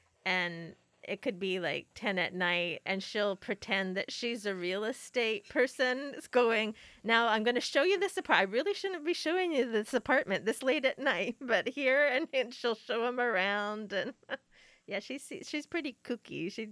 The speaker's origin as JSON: {"language": "English", "country": "Canada", "said": "I like his, he has a lot of sarcasm for American tourists, which being Canadian, I like that a lot."}